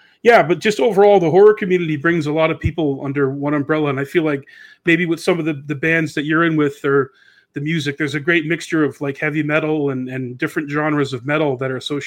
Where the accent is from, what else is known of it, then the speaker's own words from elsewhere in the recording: New Hampshire, United States; And I just said, oh, I'm a musician from New Hampshire.